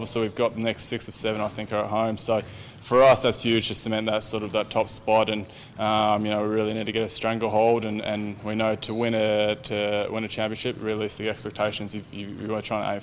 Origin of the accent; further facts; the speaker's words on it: Perth, Western Australia, Australia; Obviously, a kid growing up in Perth, it's always nice to don the jerseys that some of your idols and Wildcat legends wore.